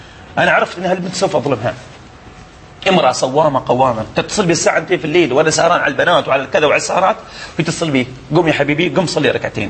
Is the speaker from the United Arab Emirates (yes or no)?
yes; Dubai, United Arab Emirates; عندنا في دبي